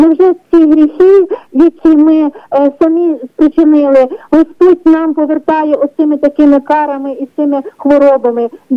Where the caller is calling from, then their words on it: Kamianets-Podilskyi, Khmelnytskyi Oblast, Ukraine; Кам'янець-Подільський, Греко-католицька церква.